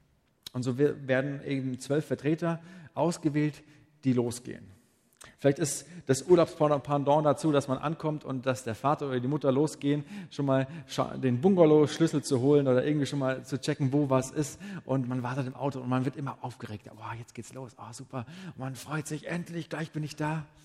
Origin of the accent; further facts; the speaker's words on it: Bavaria, Germany; Und ich komme ja aus dem Allgäu.